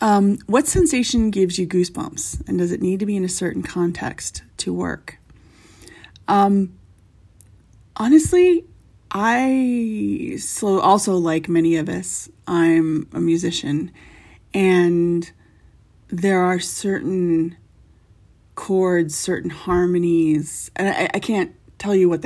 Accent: East Coast, United States; I think it's no secret that I'm originally from the East Coast

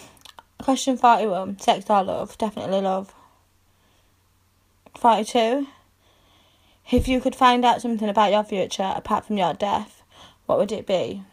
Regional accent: Yorkshire and the Humber, United Kingdom; My favourite saying, because we're from Yorkshire, we go, it'll be alright, it'll all come out in the wash.

